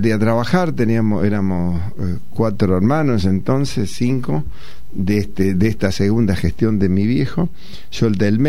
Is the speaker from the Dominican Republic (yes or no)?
no; San Nicolás, Buenos Aires Province, Argentina; yo soy oriundo de San Nicolás, nací en San Nicolás, y en una familia humilde. Y debo aclarar, humilde pero no pobre.